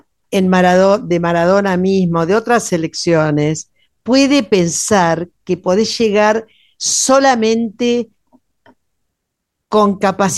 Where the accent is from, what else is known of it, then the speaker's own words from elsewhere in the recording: Argentina; este mundial nos dejó a los argentinos como argentinos